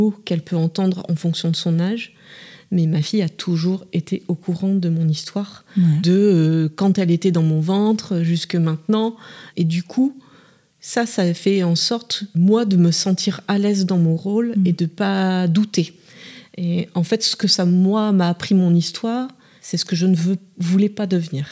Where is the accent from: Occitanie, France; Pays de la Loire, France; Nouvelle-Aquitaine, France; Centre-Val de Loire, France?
Centre-Val de Loire, France; Bourges; puisque moi je suis originaire de Bourges